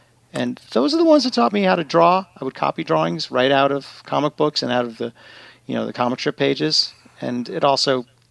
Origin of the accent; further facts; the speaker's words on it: New York, United States; I grew up in Long Island, New York. I grew up in hindsight, a pretty idyllic suburban upbringing.